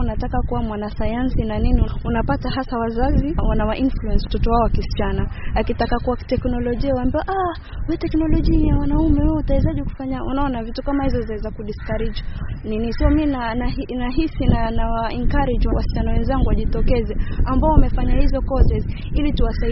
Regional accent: Mombasa, Mombasa County, Kenya; Mimi natoka eneo za Majengo, Mvita, na problem ambayo huwa tuna face kule, hakuna usalama.

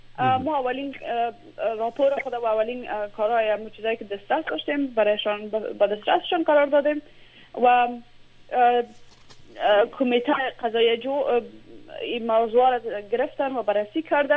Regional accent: Afghanistan; moved away; ما داخل خود افغانستان نیستم، تقریبا 5-6 سال شده از افغانستان بر آمدیم.

